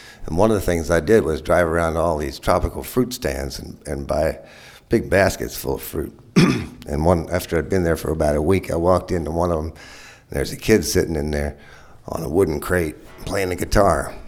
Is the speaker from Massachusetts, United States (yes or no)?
no; New Orleans, Louisiana, United States; the fruit and vegetable man that used to come down the street that I grew up on in New Orleans when I was a kid.